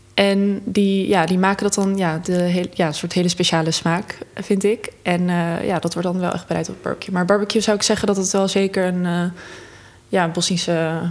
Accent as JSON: {"language": "Dutch", "town": "Almere", "region": "Flevoland", "country": "Netherlands", "tie": "born or raised there", "also_born_or_lived": "North Brabant", "lives_now": "Amsterdam, Netherlands", "said": "Ik ben geboren in Noord-Brabant. Maar mijn ouders die zijn op een gegeven moment naar Almere verhuisd. En ik ben, toen ik begon met studeren, 5, 6 jaar geleden, ben ik naar Amsterdam verhuisd."}